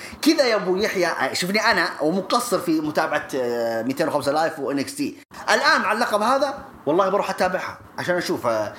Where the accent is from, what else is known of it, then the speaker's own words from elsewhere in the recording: Saudi Arabia; أنا أبغى أشوف حتى أرتروث عندنا في السعودية